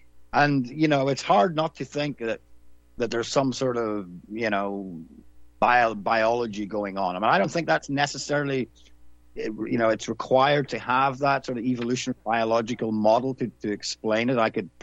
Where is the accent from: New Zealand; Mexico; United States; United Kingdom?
United Kingdom; Northern Ireland; Maybe it's because I was from Northern Ireland, which is a different kind of ball game.